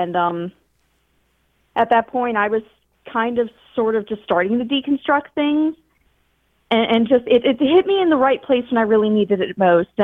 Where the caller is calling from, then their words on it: Pittsburgh, Pennsylvania, United States; I'm calling from Pittsburgh.